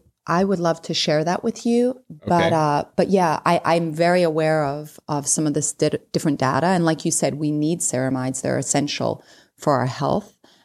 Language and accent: English; England, United Kingdom; born or raised there; moved away as an adult; now in United States